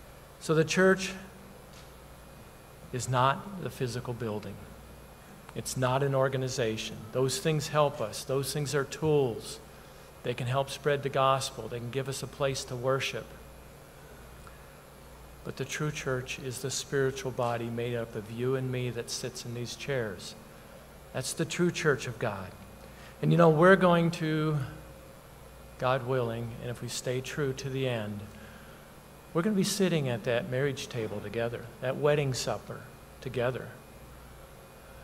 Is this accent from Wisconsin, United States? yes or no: yes; Wisconsin, United States; If I go back to my hometown in Wisconsin, I still have my family name on a little cutout where I would receive my bulletin